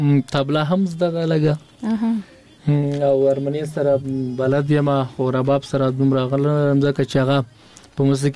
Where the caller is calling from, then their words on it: Paktia, Afghanistan; زه خو د فاکتیا او زازیاریو ولسوالۍ ما چې دی اوس په مغه ولسوالۍ نه زنګ وهلو